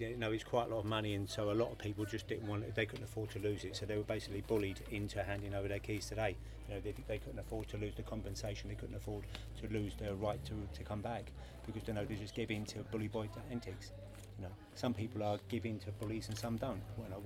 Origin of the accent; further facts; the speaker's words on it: Peckham, London, United Kingdom; I'm a Peckham boy, born and bred. And I went to school in Peckham. And I grew up in Peckham.